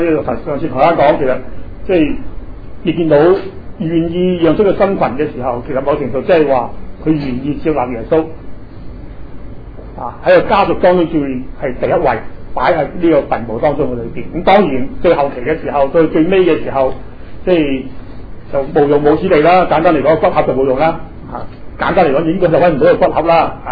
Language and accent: Cantonese; China; 即係我哋中國人即係安葬咁樣，即係我中國人唔係噶嘛